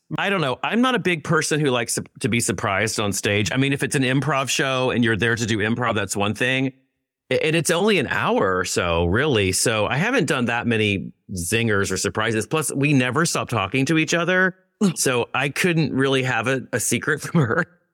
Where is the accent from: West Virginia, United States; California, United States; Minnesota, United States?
West Virginia, United States; I'm from West Virginia and she's in Northern Virginia.